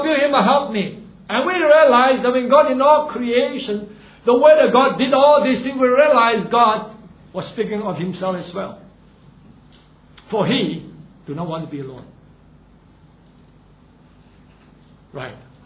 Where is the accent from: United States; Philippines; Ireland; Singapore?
Singapore; It's just that I am born here. I'm a Singaporean. I'm a Chinese.